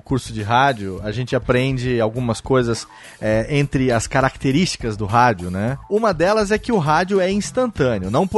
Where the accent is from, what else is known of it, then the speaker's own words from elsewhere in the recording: São Paulo, Brazil; porque eu sou do interior de São Paulo